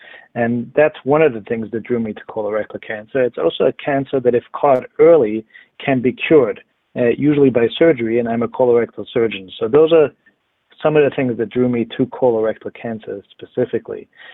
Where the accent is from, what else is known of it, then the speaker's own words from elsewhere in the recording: Vienna, Austria; moved away as an adult; also born or lived in Baltimore / New Haven / New York; now in Cleveland, United States; Well, I'm originally from Vienna, Austria, and then I came initially, I was in Baltimore, followed by New Haven, Connecticut, then New York, and then finally to Cleveland.